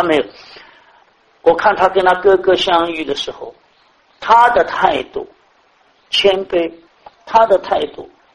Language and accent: Chinese; China; 这些都是我们中国人常常听到讲的一些东西。